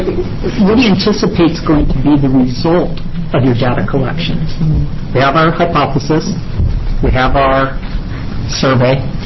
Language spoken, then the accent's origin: English; Heppner, Oregon, United States; and say my hometown of Heppner